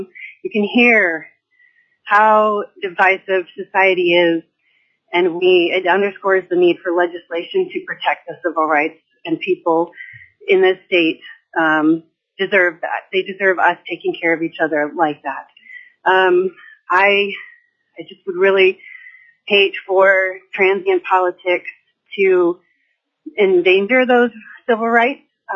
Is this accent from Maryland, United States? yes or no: no; Fairbanks, Alaska, United States; from Fairbanks, Alaska, third generation, born and raised in Alaska.